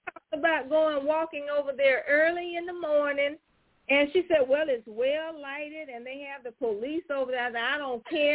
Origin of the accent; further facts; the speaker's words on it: Jackson, Mississippi, United States; people would say, well, where are you from? And I said, Mississippi. Well, what